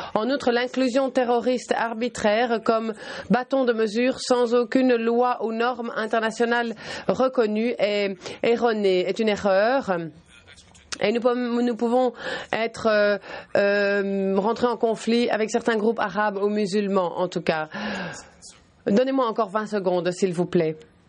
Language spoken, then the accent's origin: French; Bulgaria; French is a second language; je viens de Bulgarie